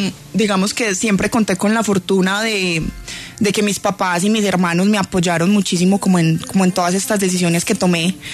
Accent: Manizales, Caldas, Colombia; also born or lived in New York, United States; yo nací en Nueva York, mis papás trabajaban allá, son de Manizales. No alcancé a vivir muchos años allá en Nueva York. Me fui a vivir a Manizales con una tía como desde los 6 meses más o menos.

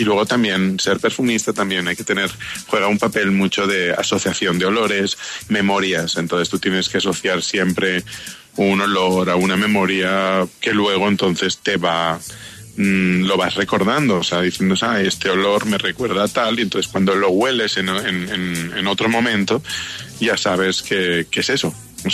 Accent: Barcelona, Catalonia, Spain; Yo soy de Barcelona, de España, aunque, bueno, siempre he estado muy ligado, o sea, ligado a Colombia. Llevo 20 años viniendo y me encanta.

